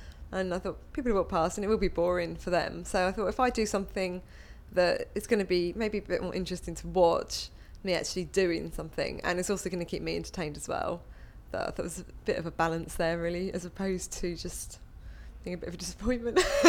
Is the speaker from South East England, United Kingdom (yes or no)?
yes; Portsmouth, South East England, United Kingdom; My date of birth is 4th of June 1985 and I'm from Portsmouth on the South Coast.